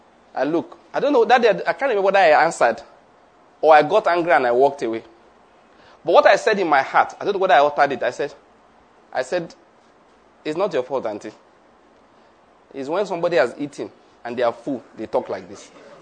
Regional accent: Nigeria; But I'm a Nigerian, I understand Nigeria.

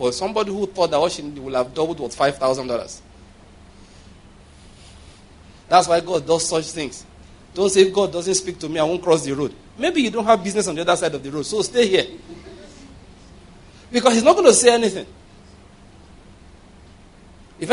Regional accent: Enugu State, Nigeria; I'm from Enugu State.

